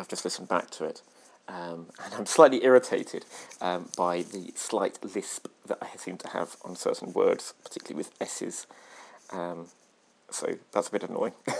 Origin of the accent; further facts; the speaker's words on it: England, United Kingdom; accent: RP; I think once upon a time I had a reasonable RP, received pronunciation, accent.